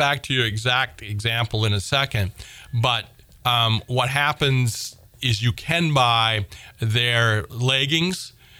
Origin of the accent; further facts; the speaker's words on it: Maine, United States; And I mean, I grew up in Southern Maine and I too, as a kid, you know, wandered all through the woods